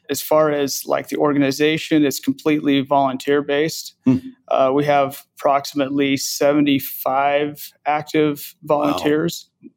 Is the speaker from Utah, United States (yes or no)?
yes; Kanab, Utah, United States; I was born and raised in Kanab and then moved away, went to school at SUU, Southern Utah University.